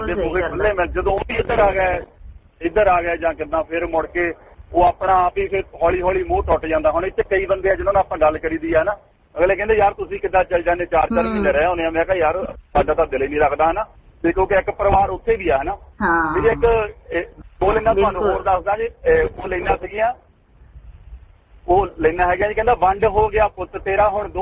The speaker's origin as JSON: {"language": "Punjabi", "town": "Gopal Kalan", "region": "Punjab", "country": "India", "tie": "born or raised there", "moved": "yes", "said": "ਮੇਰਾ ਪਿੰਡ ਭੈਣ ਜੀ ਗੋਪਾਲ ਕਲਾਂ ਹੈ ਜੀ, ਨਕੋਦਰ, ਨਕੋਦਰ ਦੇ ਕੋਲ, ਤਹਿਸੀਲ ਨਕੋਦਰ, ਡਿਸਟ੍ਰਿਕਟ ਜਲੰਧਰ ਹੈ ਨਾ, ਜ਼ਿਲ੍ਹਾ ਜਲੰਧਰ ਹੈ ਜੀ ਆਪਣਾ। ਤੇ ਕਾਫੀ ਵੱਡਾ ਪਿੰਡ ਹੈ ਜੀ।"}